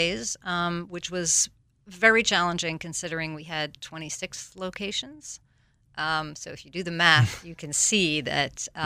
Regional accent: France; moved away as an adult; now in United States; So I grew up overseas in France. I came to the States for college.

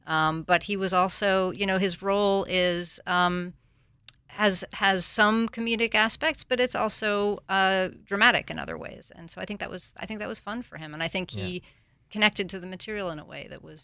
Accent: France; moved away as an adult; now in United States; So I grew up overseas in France. I came to the States for college.

